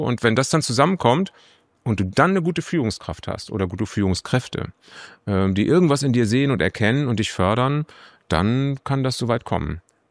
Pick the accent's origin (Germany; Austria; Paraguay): Germany; Husum, Schleswig-Holstein; aufgewachsen bin ich in Husum an der Nordsee. Das ist ein sehr strukturschwaches Gebiet. Und da gibt's eigentlich nichts.